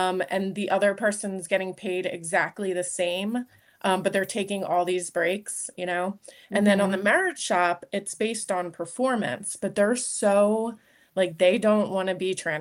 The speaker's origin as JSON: {"language": "English", "town": "Philadelphia", "region": "Pennsylvania", "country": "United States", "tie": "born or raised there", "said": "so for the unions, I grew up in Philly, so very union."}